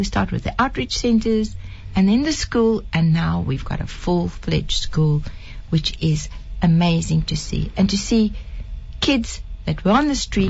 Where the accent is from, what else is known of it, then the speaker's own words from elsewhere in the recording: South Africa; I'm South African.